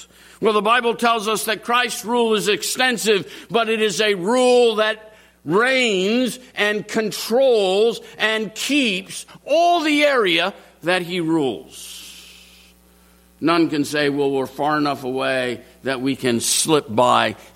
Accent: United States; For me, as an American, who, though I recognize that in our own country there is a lot of deceit and greed

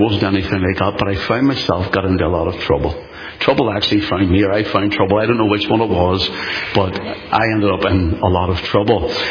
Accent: Belfast, Northern Ireland, United Kingdom; Because I grew up a Protestant, in brackets. I grew up a loyalist. I grew up around this whole area. I come from the Shore Road, and my grandmother lived just around the corner here in Rathcoole.

